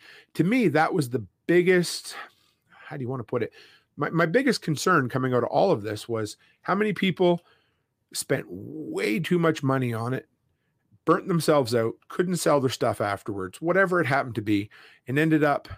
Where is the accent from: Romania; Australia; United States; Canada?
Canada; Nova Scotia; where I grew up in Nova Scotia